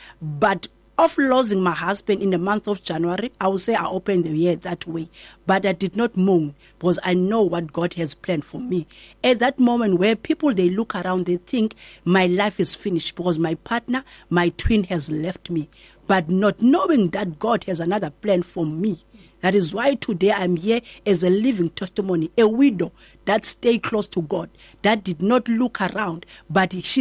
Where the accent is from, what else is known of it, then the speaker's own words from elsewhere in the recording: Port Elizabeth, Eastern Cape, South Africa; now in Cape Town, South Africa; Originally, I'm from Port Elizabeth, my family.